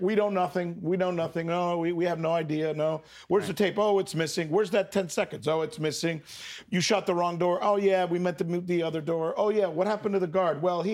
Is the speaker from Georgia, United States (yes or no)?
no; Miami, Florida, United States; I am from Miami, so I know a lot of people at the Miami Herald.